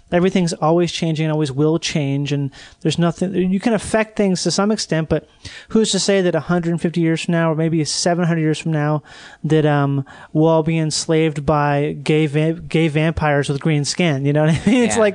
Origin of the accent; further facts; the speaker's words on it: England, United Kingdom; I am an Englishman.